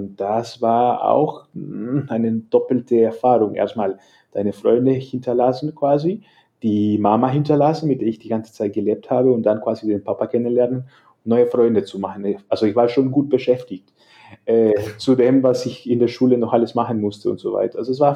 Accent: El Salvador; also born or lived in Mexico / Nicaragua; Und deshalb ist für mich Mexiko schon auch ein bisschen Heimat für mich. Aber ursprünglich komme ich aus El Salvador.

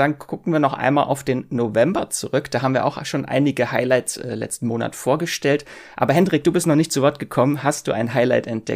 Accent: Lübeck, Schleswig-Holstein, Germany; Ja, ich komme ja auch aus Lübeck, aus der Ecke.

